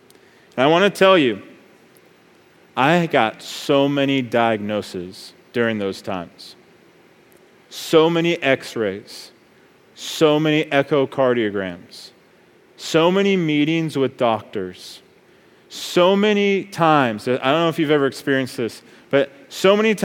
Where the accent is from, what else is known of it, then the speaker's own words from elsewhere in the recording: Colorado Springs, Colorado, United States; And I grew up in Colorado Springs. That's like where they live.